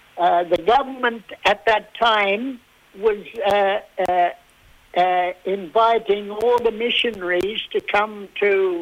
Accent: Perth, Western Australia, Australia; now I'm a Yungari from Perth in Western Australia.

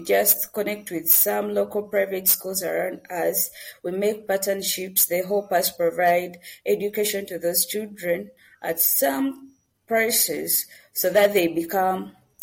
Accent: Uganda; I'm from Uganda, from an orphanage.

